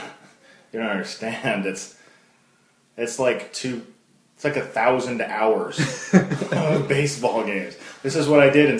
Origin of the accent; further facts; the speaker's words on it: United States; Maybe, but that's okay. I'm American. I get to not like soccer.